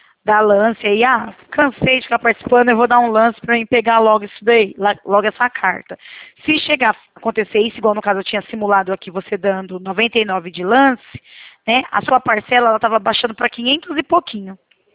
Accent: Presidente Prudente, São Paulo, Brazil; essa casa que eu comprei aqui. Aqui em Prudente, que eu sou de Presidente Prudente, né?

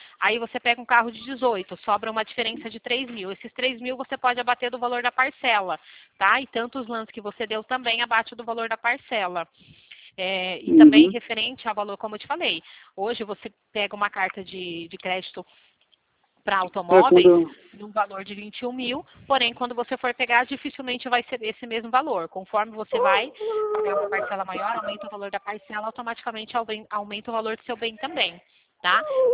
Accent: Limeira, São Paulo, Brazil; Não, eu sou daqui de Limeira.

